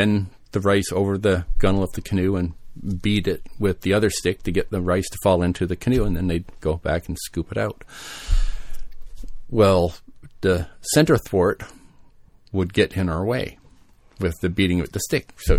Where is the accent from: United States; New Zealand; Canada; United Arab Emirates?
Canada; Newfoundland and Labrador; I grew up in Newfoundland. My father was a guide.